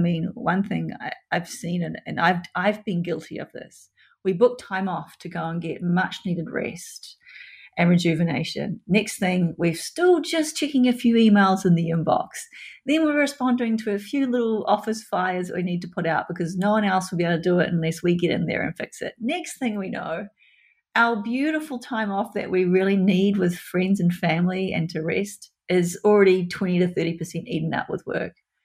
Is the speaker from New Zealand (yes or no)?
yes; New Zealand; I just read this morning the latest stats for New Zealand, my home country.